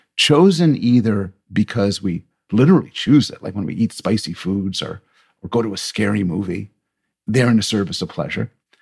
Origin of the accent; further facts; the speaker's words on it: Canada; I'm Canadian